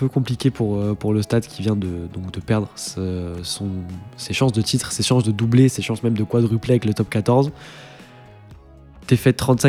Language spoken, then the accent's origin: French; Toulouse, Occitanie, France; on est Toulousain, on aime bien râler contre les arbitres finalement.